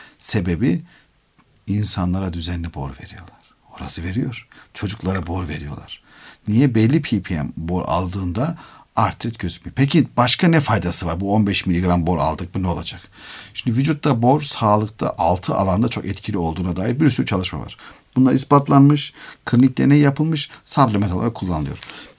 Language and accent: Turkish; Trabzon, Turkey; Bizim orada yaşlılarımız, ben de Trabzonluyum.